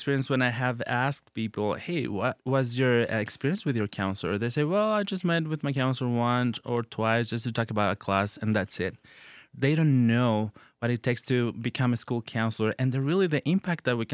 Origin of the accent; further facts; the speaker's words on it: Mexico; I grew up in Mexico and I started doing my education there